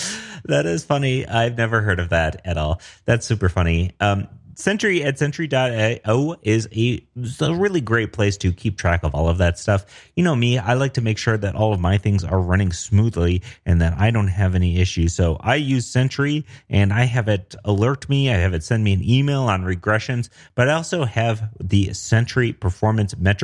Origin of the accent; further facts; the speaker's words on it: Denver, Colorado, United States; I'm a developer from Denver, Colorado.